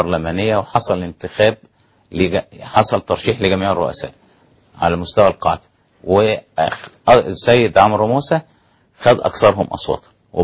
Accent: Egypt

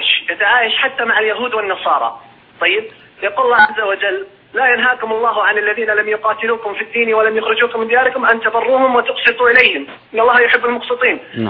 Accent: Kuwait; now in Saudi Arabia; أنا كويتي مقيم في السعودية

